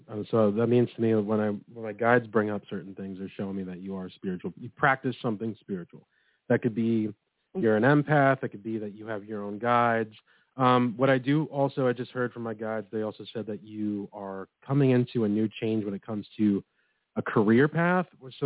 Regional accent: New York, United States; I'm from New York, too, but I'm not in the city.

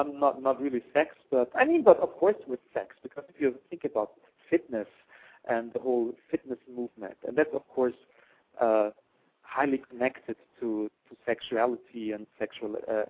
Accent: Austria; English is a second language; So we are from Austria, and a good friend of mine recently started an art project

